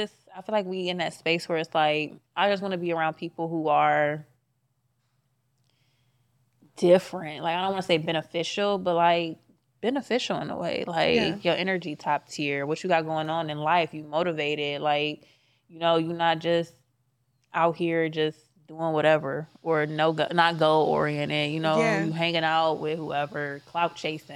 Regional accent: Cleveland, Ohio, United States; People say that, and I'm like, nah, I'm from Cleveland.

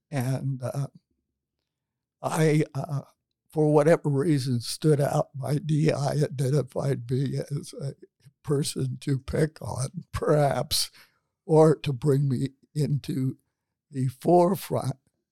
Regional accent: Ohio, United States; also born or lived in Dayton; I am a native Daytonian. I was born here in Dayton, Ohio, at Good Sam Hospital. And later, my father, who wanted to return to a farm, bought a small farm in Preble County, where I grew up.

